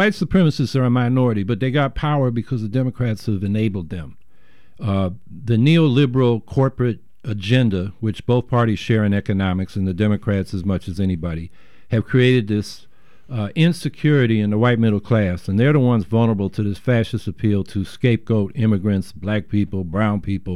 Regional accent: Syracuse, New York, United States; I'm from Syracuse, New York. So I'm visiting here.

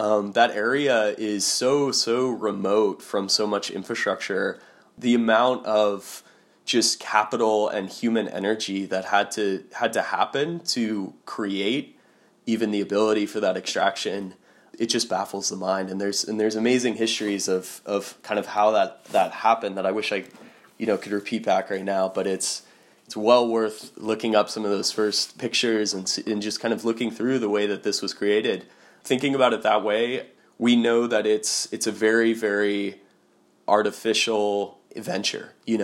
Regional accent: United States; Living there as an American gave me such a window into the fact of ongoing colonialism

